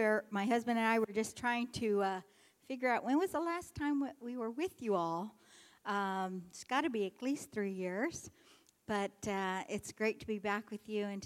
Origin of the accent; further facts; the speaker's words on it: Las Vegas, Nevada, United States; now in Sacramento, United States; We are church planters from the Las Vegas area, and being here in this school brings back some memories.